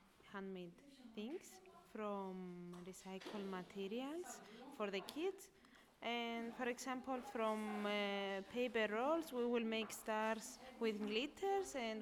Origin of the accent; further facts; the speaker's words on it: Cyprus; English is a second language; I am from Cyprus.